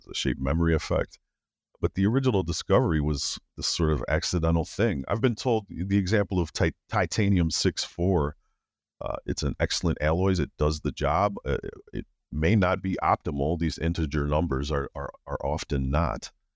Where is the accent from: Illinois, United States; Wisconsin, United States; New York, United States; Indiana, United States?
Illinois, United States; Chicago; It was at University of Illinois. I'm from Chicago, and I started college a year young.